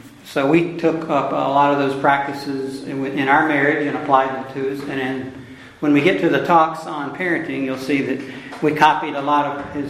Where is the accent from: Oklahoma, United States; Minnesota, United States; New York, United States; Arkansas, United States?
Oklahoma, United States; Oklahoma City; I'm a layman from Oklahoma City, Oklahoma, a retired engineer there